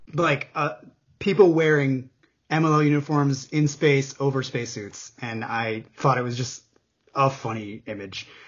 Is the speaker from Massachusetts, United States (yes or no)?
no; New Hampshire, United States; I'm from New Hampshire. I might as well be Canadian.